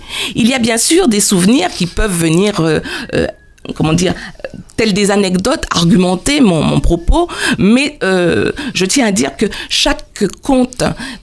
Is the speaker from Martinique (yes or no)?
yes; Martinique; now in Guadeloupe; Je réside en Guadeloupe, je suis martiniquaise, mais je réside en Guadeloupe depuis bientôt 25 ans.